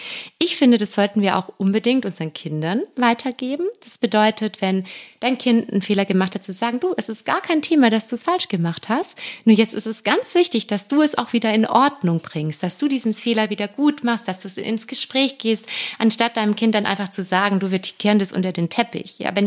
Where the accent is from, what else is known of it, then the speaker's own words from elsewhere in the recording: Baden-Württemberg, Germany; ich komme ja aus dem Schwaben, aus Oberschwaben